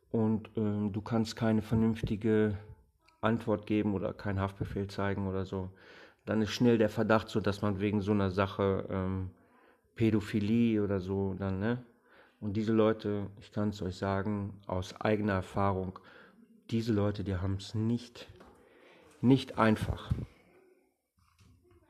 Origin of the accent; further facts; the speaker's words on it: Germany; komme in eine Vier-Mann-Zelle rein, wo drei Kurden drin sitzen, ne? Und ich alleine, so als Deutscher, ne?